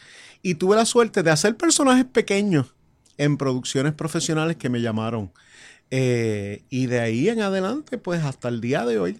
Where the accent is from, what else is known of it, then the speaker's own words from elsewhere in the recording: Añasco, Puerto Rico; also born or lived in New York, United States; Como verás, pues llegué a Añasco de Nueva York, pues yo nací en Nueva York. Me metí en Añasco y de Añasco no salí hasta que me gradué de high school.